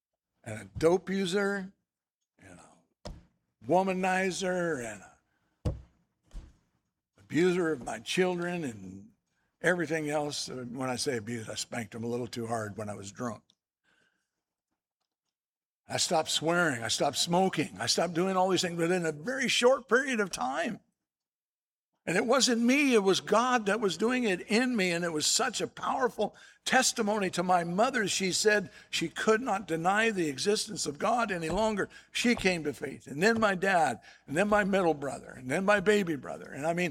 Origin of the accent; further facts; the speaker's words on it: California, United States; You know, I'm from Southern California. That's the spiritual Disneyland of California, in case you didn't know it.